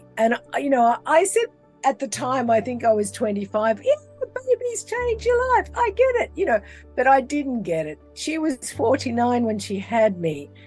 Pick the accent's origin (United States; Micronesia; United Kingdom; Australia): Australia; And I come from a little country town that you probably would not have heard of in Australia. I am Australian. I'm one of five children, the last, the baby.